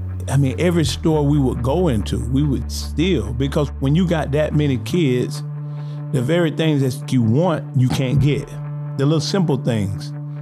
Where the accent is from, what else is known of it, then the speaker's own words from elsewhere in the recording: Lake Alfred, Florida, United States; also born or lived in Eustis, Florida; I was born in Eustis, Florida. My mom and my dad, they were married. She had three girls, four boys. And so they got a divorce. And then we moved to Lake Alfred, Florida. And I was about 3 years old.